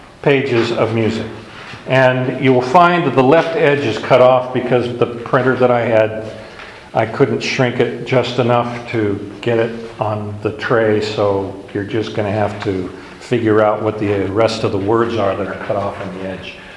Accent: United States; We're so American. We're so culturally wired to look for the good stuff.

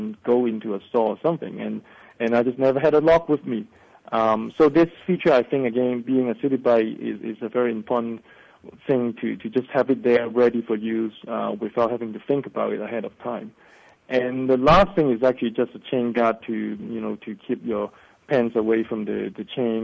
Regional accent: Hong Kong; I grew up in Hong Kong, China, during the 70s and the 80s, when it was actually still a British colony.

